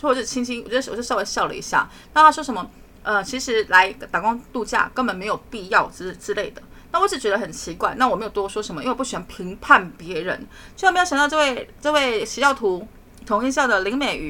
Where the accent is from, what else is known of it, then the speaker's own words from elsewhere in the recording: Taiwan; 因为我们是台湾人